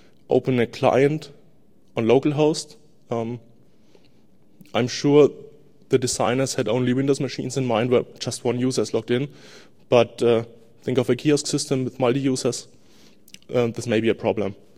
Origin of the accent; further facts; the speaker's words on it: Germany; English is a second language; Yeah, we're from Germany, so we have using the current German cards.